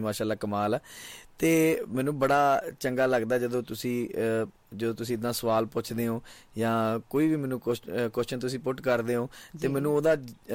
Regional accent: Bhandal Dona, Punjab, India; ਮੇਰਾ ਪਿੰਡ ਹਮੇਸ਼ਾ ਭੰਡਾਲ ਦੋਨਾਂ ਹੀ ਵੱਜੇਗਾ

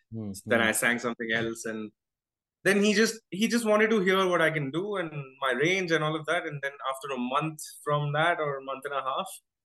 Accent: Prayagraj, Uttar Pradesh, India; I'm from Prayagraj. That is, earlier it was known as Allahabad. And it's in UP, Uttar Pradesh.

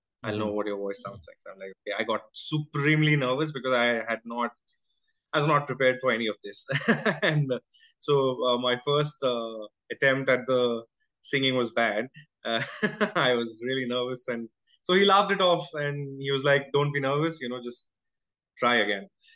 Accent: Prayagraj, Uttar Pradesh, India; I'm from Prayagraj. That is, earlier it was known as Allahabad. And it's in UP, Uttar Pradesh.

